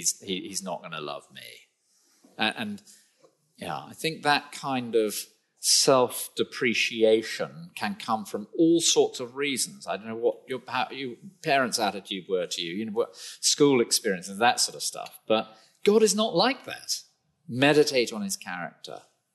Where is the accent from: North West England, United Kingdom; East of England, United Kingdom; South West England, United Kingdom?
South West England, United Kingdom; But I come from Cornwall, so, you know, Plymouth is an awful place.